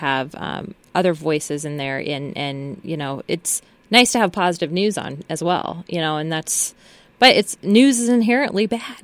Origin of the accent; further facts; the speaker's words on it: Iowa, United States; I grew up in Iowa. Went to Iowa State, and when I say it, I really mean it.